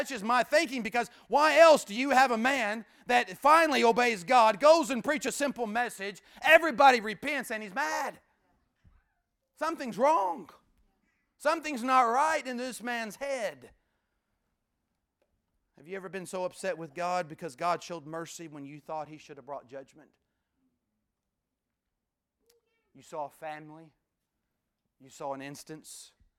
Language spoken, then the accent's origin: English; United States; Let me say this. I'm an American.